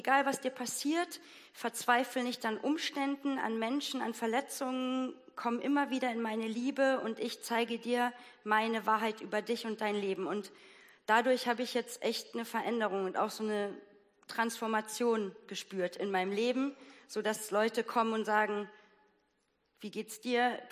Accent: Bavaria, Germany; Ich bin in der FEG in Bayern groß geworden.

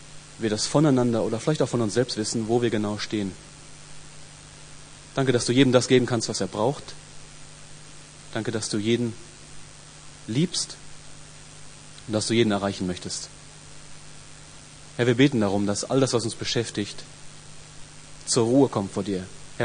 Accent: Hagen, North Rhine-Westphalia, Germany; Ich komme von gar nicht so weit weg. Ich bin nämlich aus Hagen ursprünglich. Das ist fast Bayern. Kurz an der Grenze.

